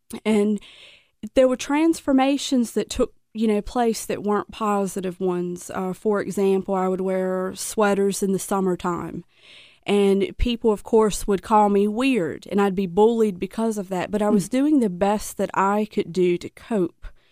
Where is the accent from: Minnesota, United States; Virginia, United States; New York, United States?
Virginia, United States; Alberta; I am from the North Carolina border, so I am from Virginia, but it's Southside, Virginia, and it's from Alberta, Brunswick County, the home of Brunswick stew, which I love. And I grew up in a small town.